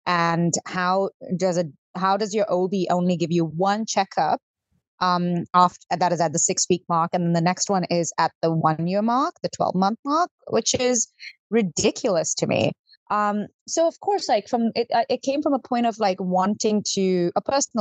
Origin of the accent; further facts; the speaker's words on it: India; I come from India